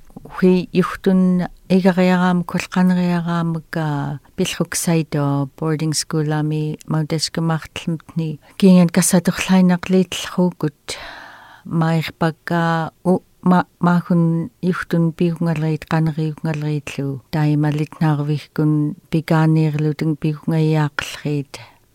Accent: Nunapitchuk, Alaska, United States; now in Bethel, United States; I'm from Nunapichuk originally, but I've been here in Bethel for since 1980s.

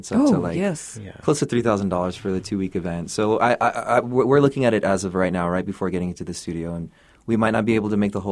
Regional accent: El Paso, Texas, United States; from El Paso.

